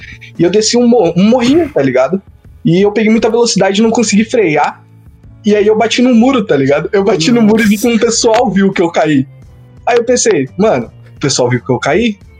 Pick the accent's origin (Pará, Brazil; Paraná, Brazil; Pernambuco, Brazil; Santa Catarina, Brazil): Santa Catarina, Brazil; Joinville; Eu sou de Joinville, Santa Catarina.